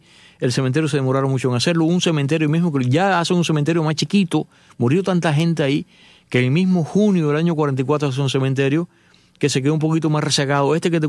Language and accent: Spanish; Cuba; nosotros que somos cubanos, ¿no? Y cojo una isla, ¿qué cubano no conoce una playa?